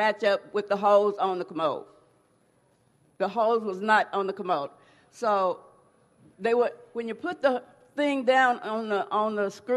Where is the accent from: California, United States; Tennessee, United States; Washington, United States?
California, United States; Oakland; Hi, I'm from here in Oakland.